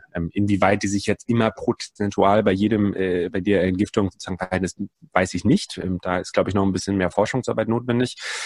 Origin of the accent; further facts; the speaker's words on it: Northern Germany, Germany; ich bin zumindest in Norddeutschland aufgewachsen und ich glaube, Deutschland hat einfach eine sehr starke Saunakultur